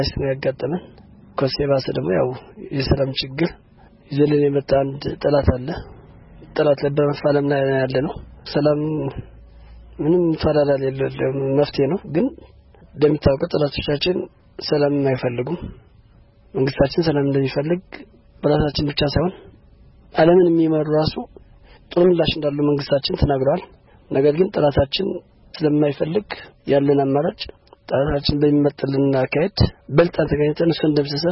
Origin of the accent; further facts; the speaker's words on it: Mekelle, Tigray, Ethiopia; መቀሌ ያው እኔ ትውልድ ያደኩት እዚህ መቀሌ ውስጥ ነው።